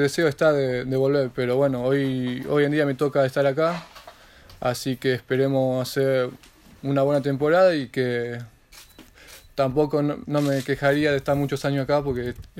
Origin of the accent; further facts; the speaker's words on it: Argentina; yo vengo de Argentina